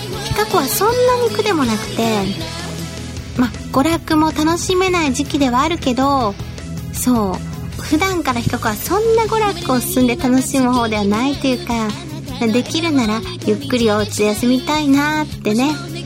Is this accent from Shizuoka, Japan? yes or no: no; Tottori, Japan; コロナが収束したらいち早く地元の鳥取県に帰省したいです